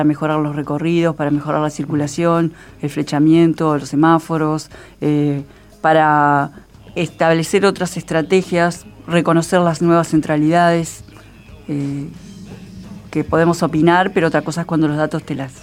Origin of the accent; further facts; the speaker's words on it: Montevideo, Uruguay; Soy montevideana, quiero a Montevideo.